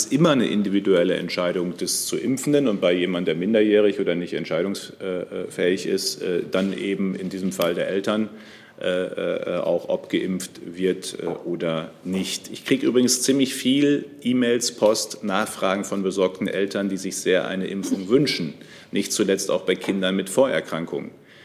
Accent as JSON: {"language": "German", "region": "North Rhine-Westphalia", "country": "Germany", "said": "Ich komme aus NRW. Für mich fällt Ende Sommerferien und Ende August immer in etwa zusammen."}